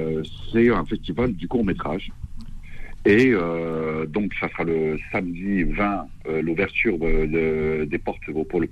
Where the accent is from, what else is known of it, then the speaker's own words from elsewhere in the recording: Mantes, Île-de-France, France; Alors, effectivement, Cannes, on va dire que de chez nous, à Mantes, pour beaucoup de jeunes réalisateurs, ça paraît inaccessible.